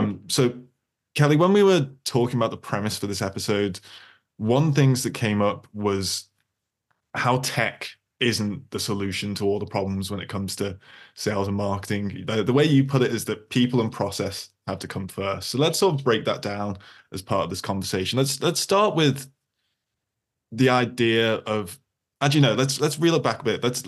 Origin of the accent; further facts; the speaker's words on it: United Kingdom; I mean, as a British person, I know all too well about politeness getting in the way of us getting stuff done.